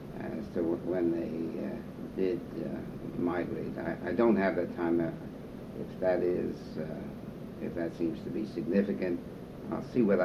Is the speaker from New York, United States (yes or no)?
yes; New York City, New York, United States; born there; I was born in New York City. My parents were immigrants.